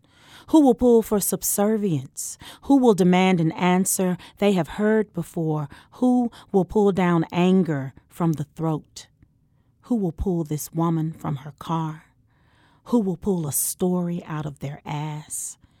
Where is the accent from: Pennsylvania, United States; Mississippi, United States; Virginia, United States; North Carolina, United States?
Mississippi, United States; now in St. Louis, United States; I'm from Mississippi, and now I've taken the same trajectory up from Mississippi to St. Louis.